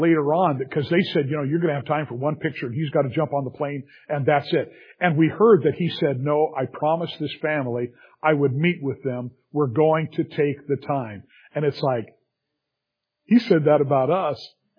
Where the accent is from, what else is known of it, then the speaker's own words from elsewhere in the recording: Venice, California, United States; born there; I was born in Venice, California. We lived literally on Venice Boulevard.